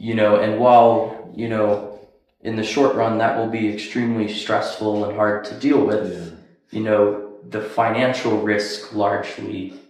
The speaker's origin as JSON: {"language": "English", "country": "United States", "said": "as you can tell, I'm an American."}